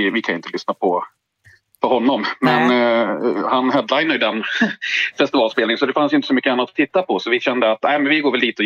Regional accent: Dalarna County, Sweden; now in Stockholm, Sweden; Jag kommer från Dalarna från början. Bor uppe nere i Stockholm nu för tiden.

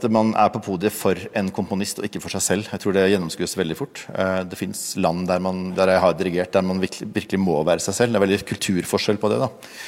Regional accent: Bergen, Vestland, Norway; Jeg har endret fokus fra jeg spikket min første pinne hjemme I Fyllingsdalen som 14-åring

